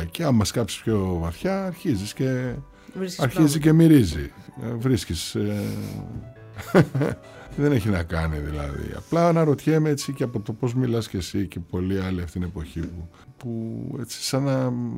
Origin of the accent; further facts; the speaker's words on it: Cyprus; moved away as an adult; now in Greece; Ήρθα στην Κύπρο κανονικά, ρε παιδί μου, μετά το στρατό. Εδώ ήρθα από την Κύπρο να σπουδάσω νομική